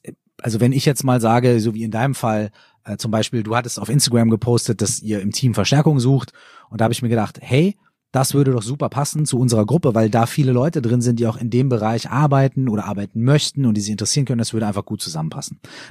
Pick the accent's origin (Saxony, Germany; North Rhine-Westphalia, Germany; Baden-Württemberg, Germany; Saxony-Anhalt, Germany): North Rhine-Westphalia, Germany; Minden; wir spielen in meiner Heimatstadt in Minden